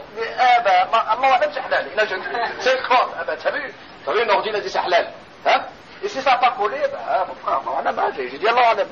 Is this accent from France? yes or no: no; Algeria; Parce que toi tu es du Koweït, moi je suis d'Algérie.